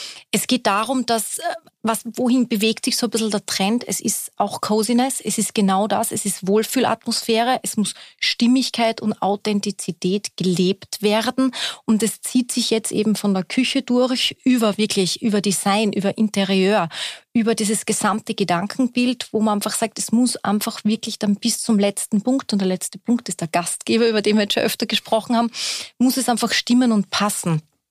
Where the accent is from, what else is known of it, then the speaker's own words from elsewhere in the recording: Austria; Das ist Herzlichkeit, wird bei uns in Österreich groß geschrieben, wenn es um das Gastgebertum geht.